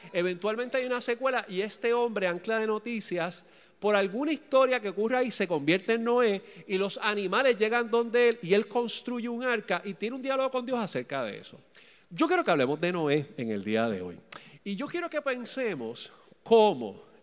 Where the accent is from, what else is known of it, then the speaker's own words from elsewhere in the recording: Río Piedras, San Juan, Puerto Rico; Yo me crié en Las Lomas, en Río Piedras. Y ahí hice toda mi vida. Jugué béisbol ahí en Las Lomas. Y los veranos, habían días que me criaba en Las Lomas y a veces es que iba a Puerto Nuevo, que es donde es la familia de mi mamá.